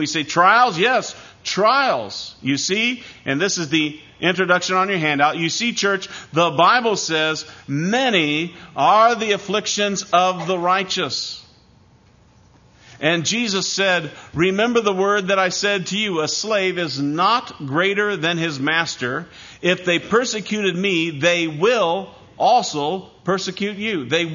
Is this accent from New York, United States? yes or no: no; Iowa, United States; When I was a child growing up in Iowa, we would on occasion have some significant snowfalls.